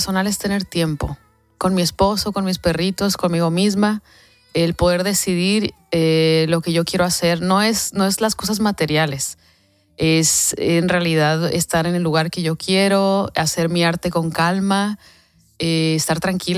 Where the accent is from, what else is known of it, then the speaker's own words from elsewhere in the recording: Tecate, Baja California, Mexico; Sí, en mi ciudad natal, Tecate.